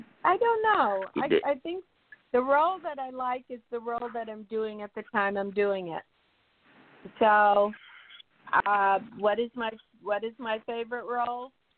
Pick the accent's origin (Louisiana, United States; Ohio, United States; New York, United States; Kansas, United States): New York, United States; I'm from New York, and I, you know, come from the New York stage.